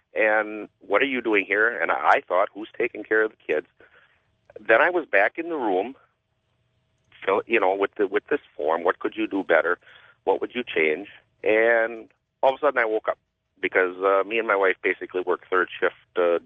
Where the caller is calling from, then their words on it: Menasha, Wisconsin, United States; from Menasha, Wisconsin.